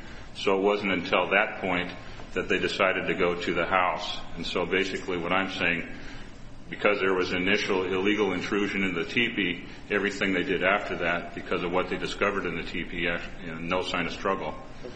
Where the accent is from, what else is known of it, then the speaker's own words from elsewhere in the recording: Great Falls, Montana, United States; I'm from Great Falls, Montana.